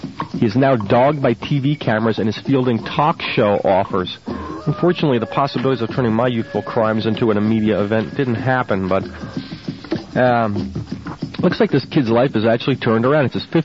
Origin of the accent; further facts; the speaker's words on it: Fort Lauderdale, Florida, United States; This is a good one from my hometown here. It's actually two stories about the little kid. Fort Lauderdale, Florida